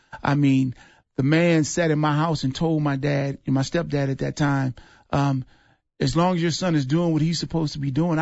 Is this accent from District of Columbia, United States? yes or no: yes; Washington, District of Columbia, United States; You know, I'm a product of my own environment, growing up in Washington, D.C., losing my parents both in the fifth grade, 30 days apart.